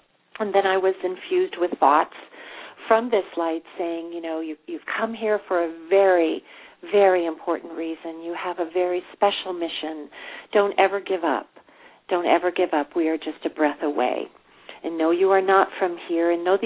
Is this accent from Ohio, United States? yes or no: yes; Cleveland, Ohio, United States; born there; Well, I was born in Cleveland, Ohio